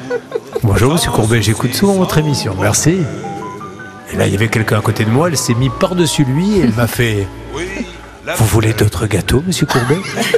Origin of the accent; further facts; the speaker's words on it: Mérignac, Nouvelle-Aquitaine, France; born there; j'y suis né à Mérignac, vous vous rendez compte? Mais c'est vrai, mais oui, je suis né à Mérignac, je suis né aux Équem, dans le quartier des Équem.